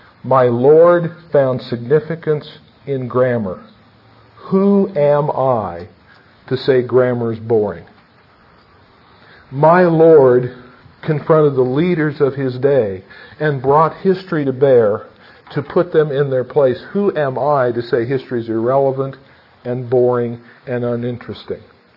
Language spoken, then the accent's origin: English; Philadelphia, Pennsylvania, United States; since I'm from the Philadelphia area, with a little bit of attitude.